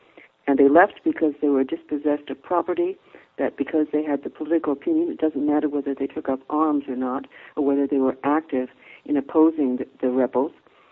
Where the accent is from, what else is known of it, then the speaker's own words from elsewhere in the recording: Canada; most of the area I live in right now, because I am Canadian in Ontario, was populated by loyalists.